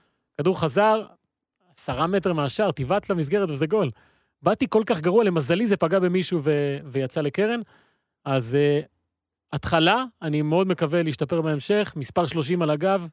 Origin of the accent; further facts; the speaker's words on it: Haifa, Haifa District, Israel; אני חיפאי הרי, של שמיניות